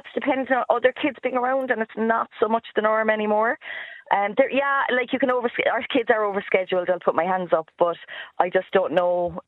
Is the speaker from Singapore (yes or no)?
no; County Cork, Ireland; accent: Cork; Is that my Cork accent changing?